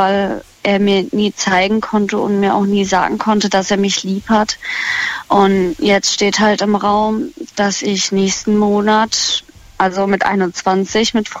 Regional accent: Baden-Württemberg, Germany; ich komme aus Baden-Württemberg und da haben auch meine Eltern bis zur Scheidung so gesehen gemeinsam gelebt.

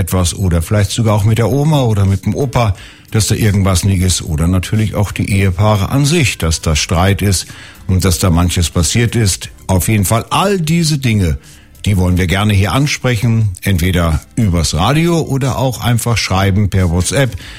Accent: Lower Saxony, Germany; Bei uns in Norddeutschland, ich bin in Norddeutschland groß geworden, im Emsland

